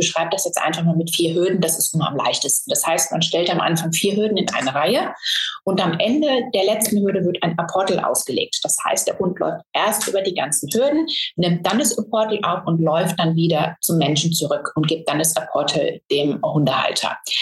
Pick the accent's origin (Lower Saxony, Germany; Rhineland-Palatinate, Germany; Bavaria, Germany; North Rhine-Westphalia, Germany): North Rhine-Westphalia, Germany; Brühl; Ich habe selber eine Hundeschule, die heißt Mein Hund Kann und ich komme aus Brühl in der Nähe vom Phantasialand.